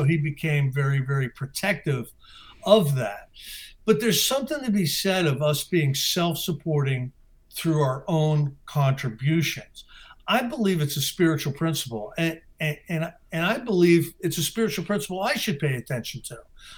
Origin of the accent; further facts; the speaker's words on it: Northeast, United States; I'm from the Northeast, and sometimes rents can be higher, you know, in more metropolitan type areas.